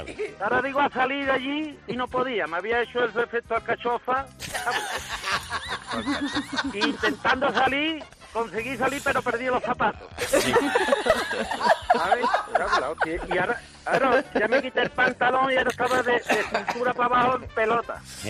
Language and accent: Spanish; Lora del Río, Andalusia, Spain; Tengo que poner de antemano que Lora del Río, vamos, soy de Lora del Río, bueno, del Priorato.